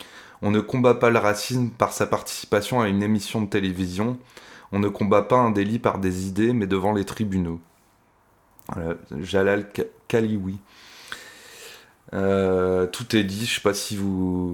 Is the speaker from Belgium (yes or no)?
no; France; En tant que Français musulman